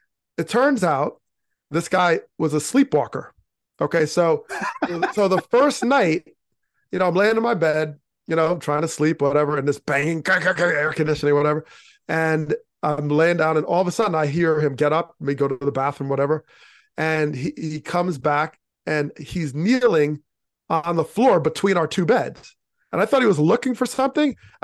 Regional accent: New York, United States; Well, I grew up outside of New York City.

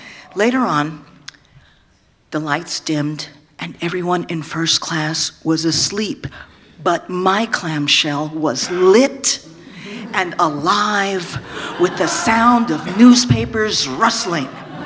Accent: San Francisco, California, United States; You see, my origin was San Francisco. I'm from San Francisco, and so please check my itinerary. I have to go back to San Francisco.

